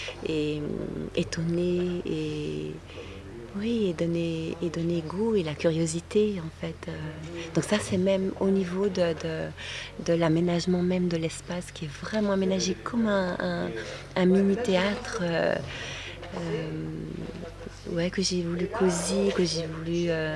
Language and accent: French; Geneva, Switzerland; now in Paris, France; Oui, de Genève, absolument.